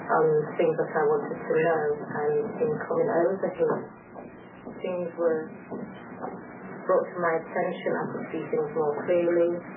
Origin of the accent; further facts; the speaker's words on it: London, United Kingdom; London, England.